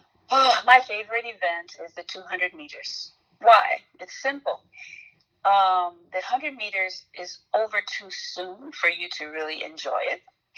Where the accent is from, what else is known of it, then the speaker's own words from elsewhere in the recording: Oakland, California, United States; born there; I was born in Oakland, California, while my parents were both Liberians who were foreign students in Northern California